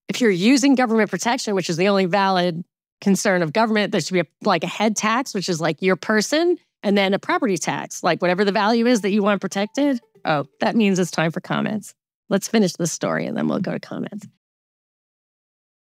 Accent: New York, United States; Maybe because I grew up in New York and they blocked the sidewalk.

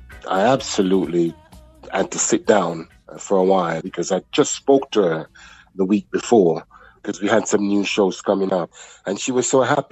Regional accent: Brixton, London, United Kingdom; Claudia and I grew up in Brixton, South London

